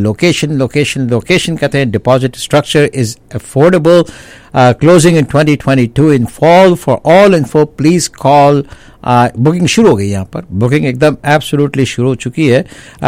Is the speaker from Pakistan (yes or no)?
yes; Pakistan; पाकिस्तान में तो आ गई तो यहाँ भी आ सकती है, हम भी पाकिस्तानी हैं